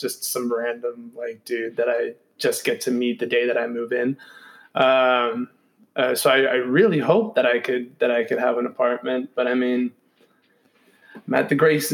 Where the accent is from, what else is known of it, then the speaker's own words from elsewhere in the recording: California, United States; Because I mean, I'm from Northern California. I grew up around evergreens and pine trees and all that stuff.